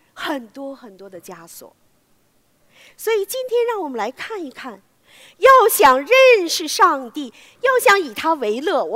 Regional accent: China; 是不是我们中国人的一个背景，我们的文化？

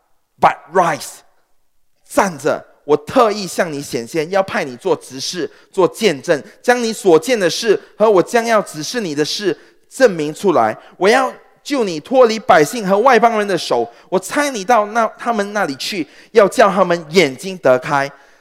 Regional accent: Singapore; 当我一说我是新加坡人，我是外国人的时候

